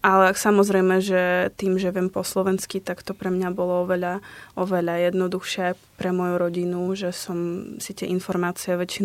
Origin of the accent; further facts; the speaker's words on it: Ukraine; Slovak is a second language; moved away; Ja som pôvodom z Ukrajiny a moji rodičia teda sú v Kyjeve